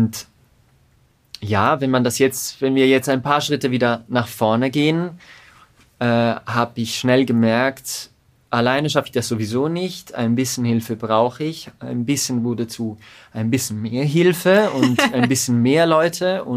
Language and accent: German; Lugano, Ticino, Switzerland; now in Lucerne, Switzerland; ich komme ursprünglich aus Lugano und studiere jetzt oder habe mittlerweile 6 Jahre hier in Luzern studiert